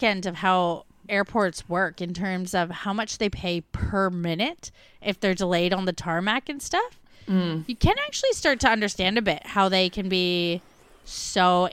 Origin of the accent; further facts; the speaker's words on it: Melbourne, Victoria, Australia; We're from Melbourne.